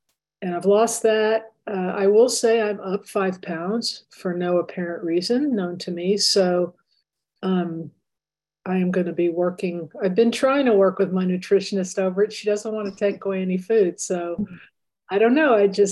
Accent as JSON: {"language": "English", "region": "Texas", "country": "United States", "said": "from Texas"}